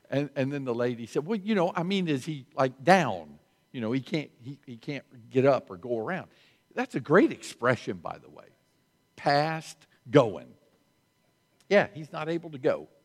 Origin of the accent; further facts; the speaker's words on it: the South, United States; and I'm from the South. I grew up in the South, but in Mississippi, they're deep South, and they have expressions that I'd never heard before.